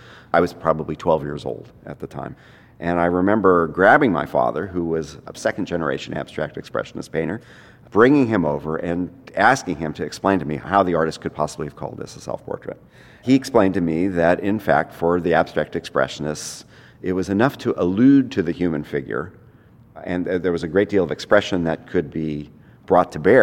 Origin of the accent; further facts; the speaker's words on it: California, United States; When I was a young kid, I grew up in the East Bay, and my father was a high school art teacher in the San Francisco Bay Area.